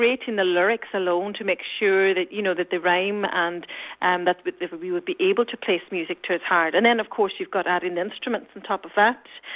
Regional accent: Malin Head, Ulster, Ireland; I'm originally from Malinhead myself.

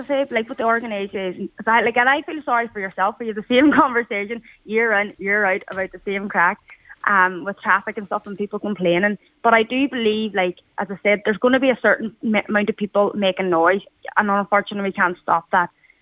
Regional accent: Convoy, Ulster, Ireland; so we're from Convoy. On Friday evening, we travelled to Letterkenny.

